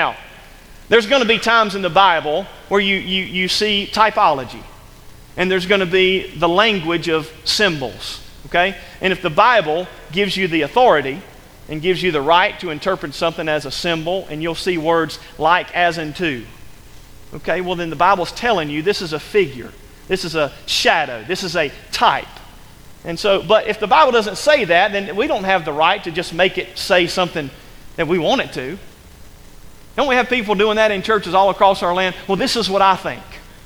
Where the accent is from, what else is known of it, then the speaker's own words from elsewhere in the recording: United States; yes, I'm an American, I have white skin, I'm identified